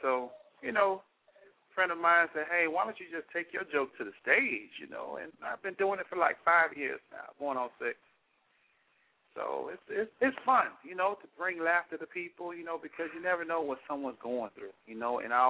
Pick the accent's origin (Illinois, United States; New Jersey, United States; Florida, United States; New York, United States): Florida, United States; Miami; I'm originally from Miami, but now I live in, you know, the Daytona, Orlando area over there, Central Florida.